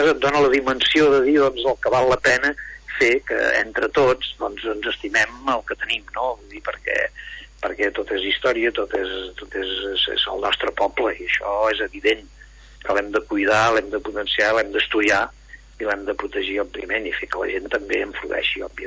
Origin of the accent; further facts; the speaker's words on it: La Bisbal d'Empordà, Catalonia, Spain; jo soc de la Bisbal i jo sé que quan estava a la Bisbal a vegades em passava això